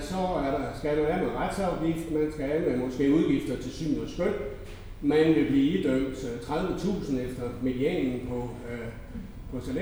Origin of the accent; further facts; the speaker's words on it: Jutland, Denmark; Jeg er fra Jylland, så jeg har ikke helt så store salærer i hovedet